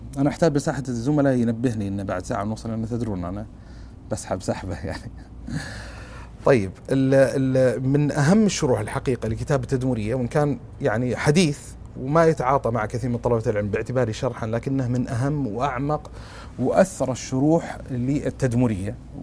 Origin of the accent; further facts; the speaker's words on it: Sudan; يقول له هذه قبيلة معروفة عندنا في السودان بس ما تنطق كذا